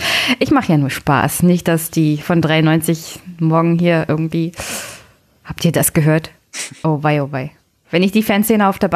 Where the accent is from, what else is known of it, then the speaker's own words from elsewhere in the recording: Brandenburg, Germany; Nein, es gibt in Brandenburg auch Städte. In der Stadt bin ich sozusagen geboren.